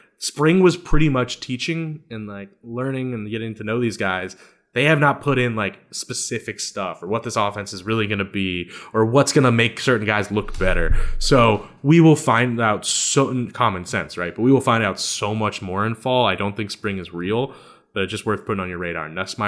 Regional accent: Louisiana, United States; But 99% of the time I'm Cajun.

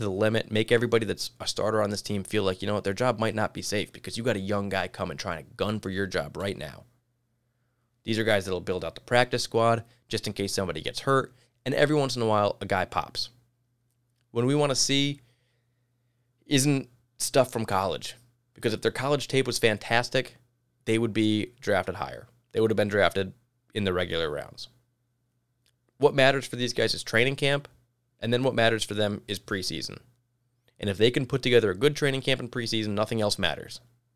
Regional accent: Connecticut, United States; UConn is my favorite team, honestly. I'm from Connecticut, so it's not like a spicy team.

